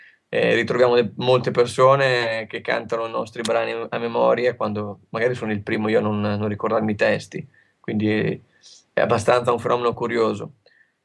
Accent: Faenza, Emilia-Romagna, Italy; Come dicevamo, vengo dalla Romagna. La Romagna è un luogo molto creativo, pieno di gente che suona

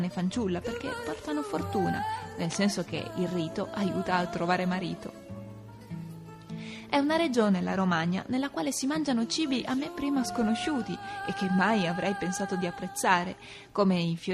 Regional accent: Portugal; Italian is a second language; come l'Italia, il mio paese è ricco di storia e di arte, ed è simile all'Italia anche nel traffico

